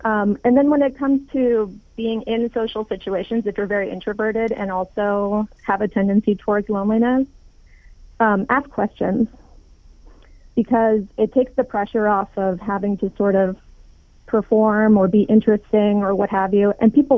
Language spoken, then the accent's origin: English; California, United States; now in San Francisco, United States; I live in San Francisco. I grew up in Silicon Valley. I worked in tech before I started writing.